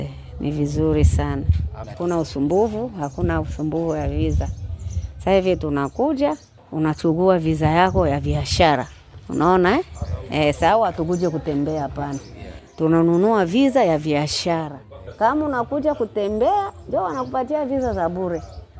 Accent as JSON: {"language": "Swahili", "country": "DR Congo", "lives_now": "Tanzania", "said": "natoka Kongo mimi nakuja hapa."}